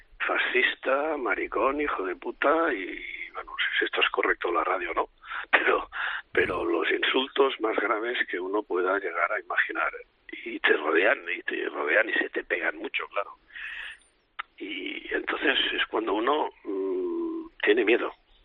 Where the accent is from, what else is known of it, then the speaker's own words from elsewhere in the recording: Girona, Catalonia, Spain; accent: Catalan; Mire, yo soy de Gerona y en Gerona tenemos fama, o presumimos, de tener un acento catalán muy cerrado.